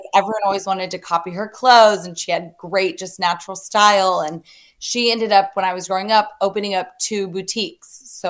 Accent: Atlanta, Georgia, United States; So I am a Southern girl. I am from

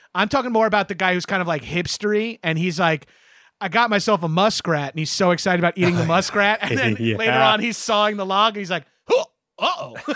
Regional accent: New York, United States; I'm from Long Island. We don't even have woods on Long Island, really.

